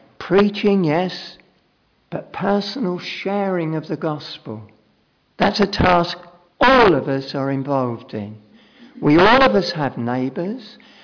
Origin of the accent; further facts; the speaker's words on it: London, United Kingdom; I can look back in my youth when I lived, obviously I'm a Londoner